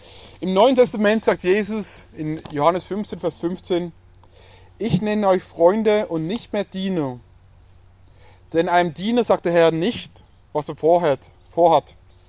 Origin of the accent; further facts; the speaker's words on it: Switzerland; Ihr kennt es aus meiner Heimat. Eidgenossenschaft nennen wir uns auch. Wir sind ein Zweckbündnis gegenüber den Feinden. Was die Schweiz zusammenhält, ist nicht, dass sie einander so toll finden, überhaupt nicht.